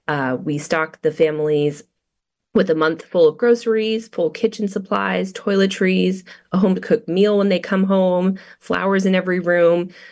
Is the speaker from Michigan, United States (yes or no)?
no; Dallas, Texas, United States; Yeah, I'm from Dallas. So I went to school at the University of Dallas and been around locally.